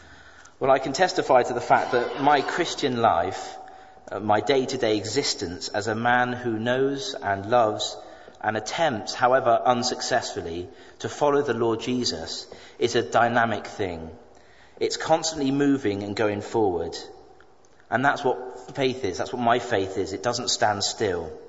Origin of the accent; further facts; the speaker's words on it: Bristol, South West England, United Kingdom; I grew up here in Bristol among the fellowship at Kensington Baptist Church, here in this very church.